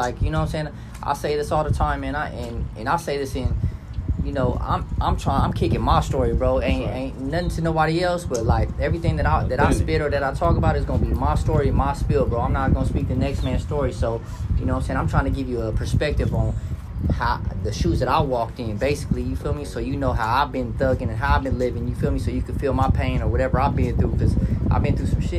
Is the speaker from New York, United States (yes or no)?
no; California, United States; also born or lived in New Jersey; So all my family's from California. Okay. I was born in New Jersey, but I only stayed out there a couple months, and I came right back.